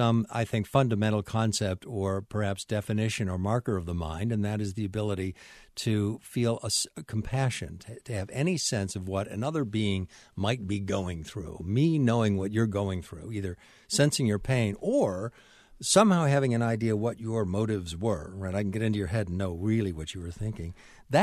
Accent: North Carolina, United States; I'm an American. I'm a North Carolinian.

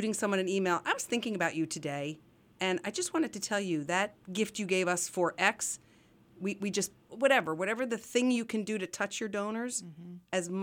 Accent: New Jersey, United States; now in Lehigh Valley, United States; I've been in Lehigh Valley 37 years. I love this area. I'm from a much less personal area. I'm from Northeast Jersey, and I came to the Lehigh Valley

